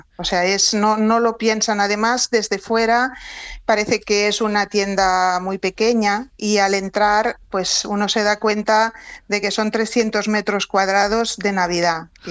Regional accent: Barcelona, Catalonia, Spain; me dijeron si quería dirigir este proyecto en mi ciudad natal

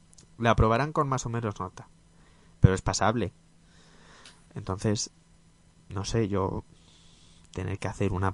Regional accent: Castilla-La Mancha, Spain; ambos somos de Castilla-La Mancha

